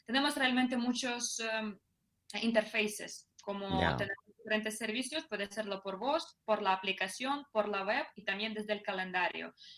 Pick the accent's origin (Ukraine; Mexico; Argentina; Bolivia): Ukraine; now in Madrid, Spain; Pues yo soy madrileña, pero soy de Ucrania.